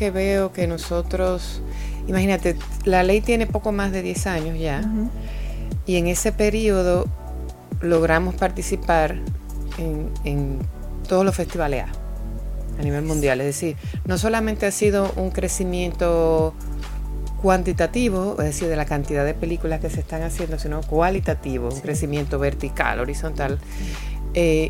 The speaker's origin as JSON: {"language": "Spanish", "country": "Dominican Republic", "said": "que no solo somos nosotros, República Dominicana, la gran mayoría de los países latinoamericanos"}